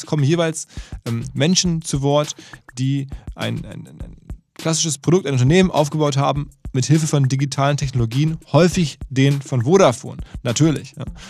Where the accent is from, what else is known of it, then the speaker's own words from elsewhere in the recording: Essen, North Rhine-Westphalia, Germany; übrigens in Essen, meiner Heimatstadt